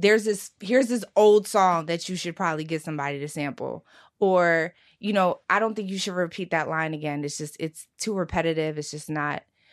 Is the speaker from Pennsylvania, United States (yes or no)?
yes; Philadelphia, Pennsylvania, United States; Babe, I'm also from South Philly. I grew up in a diner. My mother was a waitress.